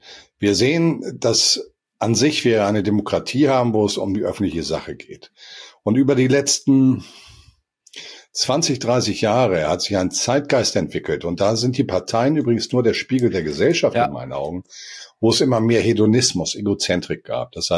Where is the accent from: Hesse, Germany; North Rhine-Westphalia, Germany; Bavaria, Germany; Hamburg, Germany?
Hamburg, Germany; Wir sind beides Hamburger, war mal Hamburger Bürgermeister, ich bin gebürtiger Hamburger sogar.